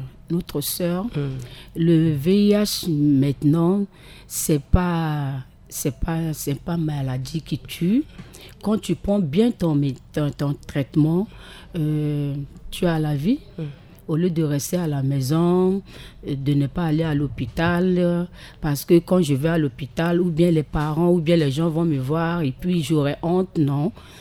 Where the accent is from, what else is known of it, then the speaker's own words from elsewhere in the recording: Nola, Sangha-Mbaéré, Central African Republic; Par exemple, moi, je viens de Nola.